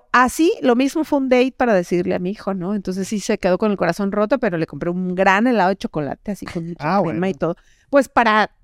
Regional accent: Mexico; moved away as an adult; Digo, nos movimos, ya hablo igual que aquí. Nos mudamos de México.

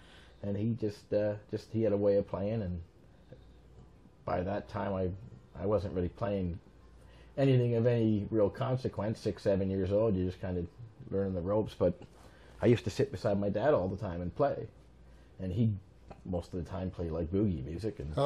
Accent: Canada; I was born and raised in Canada. My whole family was.

